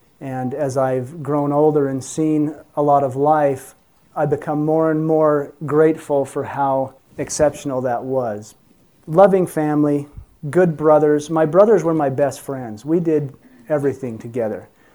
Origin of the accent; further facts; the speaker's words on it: Charleston, Utah, United States; I grew up here in Utah, grew up in a little town known as Charleston. It's right up by Midway on Deer Creek Reservoir.